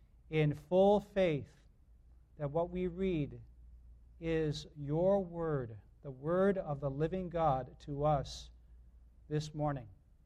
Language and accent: English; Chicago, Illinois, United States; I may look Asian, but I don't speak Asian. I grew up in Chicago, and I didn't know really any Tagalog when I went to the Philippines.